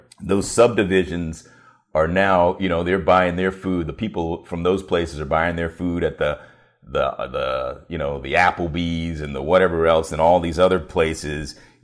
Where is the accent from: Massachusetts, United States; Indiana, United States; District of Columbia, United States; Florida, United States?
District of Columbia, United States; Washington; I grew up in Washington, D.C., but I spent a lot of time down in York County, Virginia.